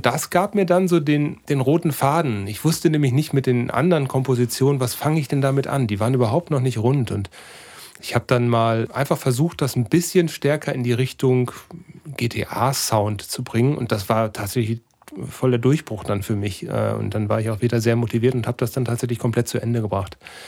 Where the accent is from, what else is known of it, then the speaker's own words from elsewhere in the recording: North Rhine-Westphalia, Germany; Als Sauerländer in der Großstadt, das ist bestimmt nicht so einfach.